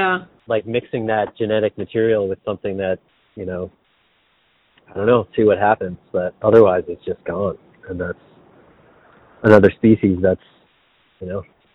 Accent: New England, United States; I know. I don't know where it comes from, because I'm from New England. We're not optimistic people.

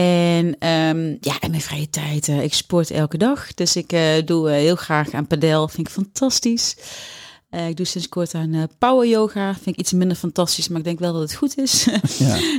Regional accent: the south, Netherlands; accent: soft G; Ik woon in het zonnige zuiden, maar ja. Dat hoor je vast wel aan mijn zachte G.

